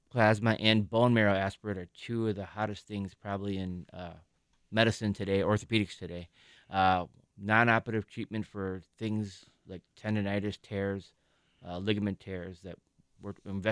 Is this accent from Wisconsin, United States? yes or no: yes; Delafield, Wisconsin, United States; Yeah, well, I grew up locally in the Delafield area. I went to the Heartland Arrowhead School District, and then I went to Marquette High School.